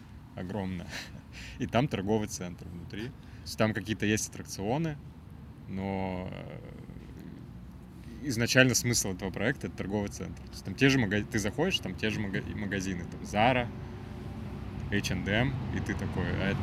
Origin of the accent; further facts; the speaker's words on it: Moscow, Russia; Да, мы же из Москвы.